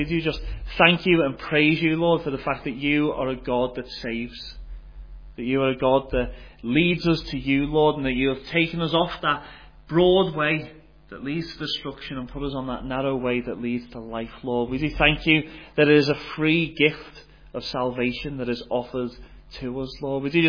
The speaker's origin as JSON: {"language": "English", "town": "Liverpool", "region": "North West England", "country": "United Kingdom", "tie": "born or raised there", "moved": "as an adult", "said": "I live just out in Drumara, just out near Banbridge and Drumore, that type of direction. But I am originally from Liverpool, and I moved over here when I was 24."}